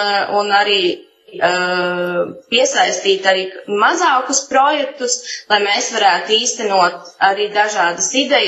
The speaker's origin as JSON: {"language": "Latvian", "town": "Zebrene", "region": "Dobele Municipality", "country": "Latvia", "tie": "born or raised there", "said": "Jā, es pati nāku no Zebrenes, tā kā esmu dzimusi un augusi Zebrenē"}